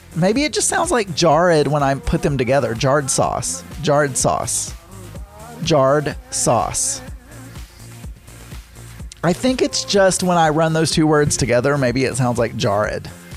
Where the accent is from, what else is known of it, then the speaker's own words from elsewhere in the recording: the South, United States; But I grew up in the South, and the way we say that word is mayonnaise.